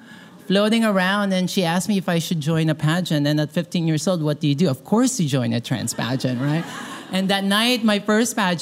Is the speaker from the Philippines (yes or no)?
yes; Philippines; I think because I grew up in the Philippines where we actually have a culture of trans beauty pageant on TV.